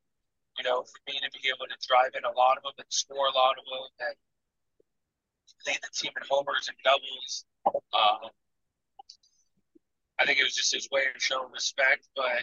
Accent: Los Angeles, California, United States; took a step back and signed with my hometown team with the Dodgers

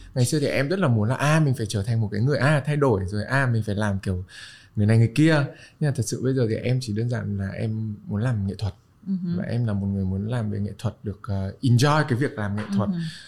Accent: Hanoi, Vietnam; em là người sinh ra và lớn lên ở Hà Nội

